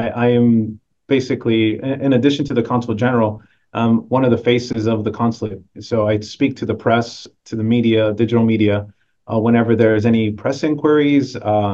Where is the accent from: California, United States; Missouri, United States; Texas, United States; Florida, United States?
Texas, United States; San Antonio; I grew up in San Antonio, Texas, which is 3.5 hours away from the U.S.-Mexico border. And my mom is from Mexico, so I grew up going to Mexico a lot, to visit